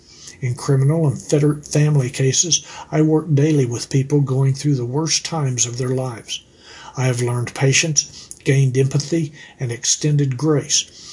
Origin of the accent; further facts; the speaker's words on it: United States; I was born and raised in Midland County. After graduating from law school, I chose to move back to Midland to raise my family in Midland and to establish my law practice here.